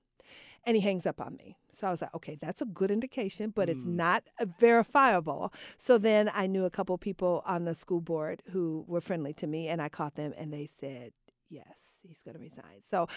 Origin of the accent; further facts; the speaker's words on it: Chicago, Illinois, United States; He's from Chicago. I'm from Chicago.